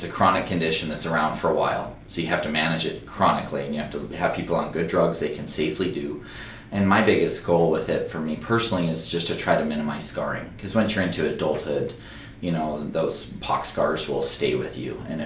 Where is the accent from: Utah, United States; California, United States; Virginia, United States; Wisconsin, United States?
California, United States; she practices in my hometown. She's like 4 miles from my parents' house. I grew up in Southern California.